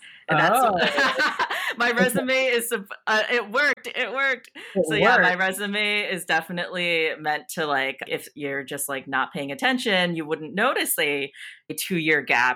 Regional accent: East Coast, United States; now in San Francisco, United States; I'm from the East Coast, so New York wasn't really all cool or anything to me.

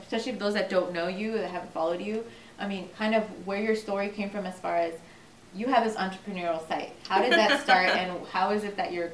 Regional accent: Inglewood, California, United States; We grew up in Inglewood, so, and she would tell us, she's like, we live in the most fortunate country in the world.

